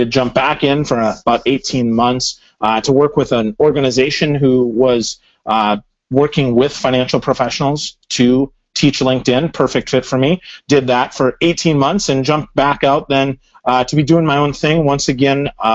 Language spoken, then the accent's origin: English; Wisconsin, United States; now in Tampa, United States; I'm a graduate of Lakeland College, that I'm from Wisconsin, that I moved to Tampa